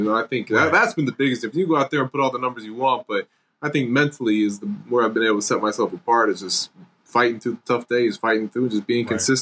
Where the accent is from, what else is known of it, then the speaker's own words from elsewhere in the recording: Michigan City, Indiana, United States; head home for I'm from Michigan City, Indiana. So I'll probably head home for the week of the draft.